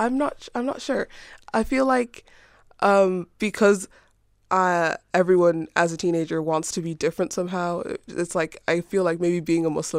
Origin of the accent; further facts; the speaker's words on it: Ireland; I was born in Ireland. I've lived here my whole life.